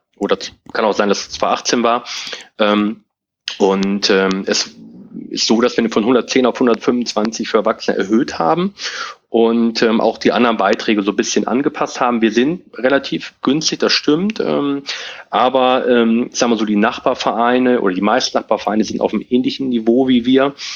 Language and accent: German; Hilter, Lower Saxony, Germany; Aber ich komme aus Hilter und ich wohne in Hilter